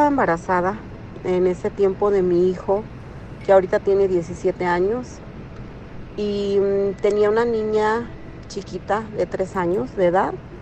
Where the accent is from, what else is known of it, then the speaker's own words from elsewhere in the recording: Guanajuato, Mexico; now in Georgia, United States; me comunico desde acá de Georgia, Estados Unidos, acá radico. Yo soy de Guanajuato, ya tengo muchos años acá.